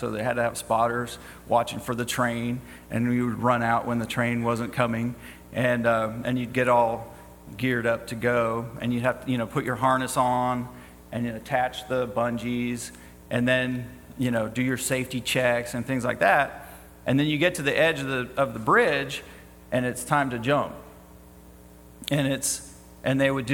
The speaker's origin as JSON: {"language": "English", "region": "California", "country": "United States", "tie": "born or raised there", "said": "So I grew up in California, and I went to college in California, and it was kind of a mountainous region."}